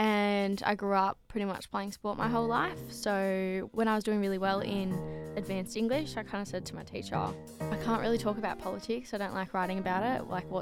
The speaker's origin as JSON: {"language": "English", "town": "Sydney", "region": "New South Wales", "country": "Australia", "tie": "born or raised there", "said": "I'm a proud Goombangi, Biripi and Yuin woman. I grew up in Western Sydney."}